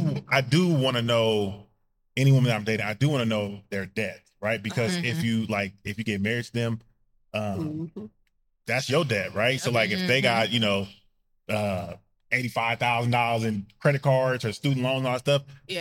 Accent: California, United States; I'm from the Bay Area. The Bay Area, that's how like women talk, men talk.

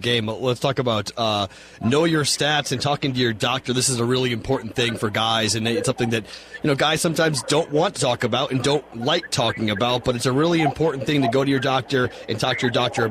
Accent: New England, United States; it was always fun for me growing up in New England where we'd hear, you know, Steve Grogan, and we'd hear Andre Tippett talk about you

